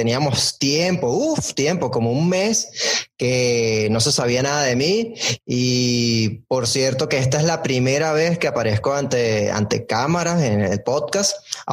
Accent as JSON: {"language": "Spanish", "country": "Venezuela", "said": "y aparte es venezolana, de mi tierra."}